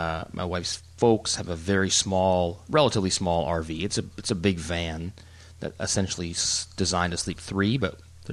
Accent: British Columbia, Canada; I'm a snob for camping because, you know, born and raised in British Columbia, and to me that is camping.

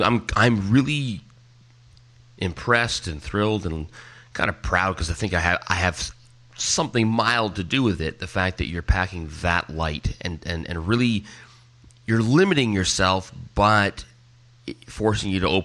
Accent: Vancouver, British Columbia, Canada; moved away as an adult; now in Germany; Now, I also felt the same way, being, you know, born and raised in Vancouver and whatnot, and now that I've moved here to Germany, it's a little more rural

